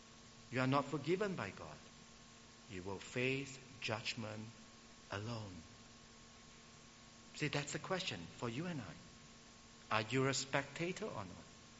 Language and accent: English; Singapore; with many of my boarding school friends when we grew up in Singapore.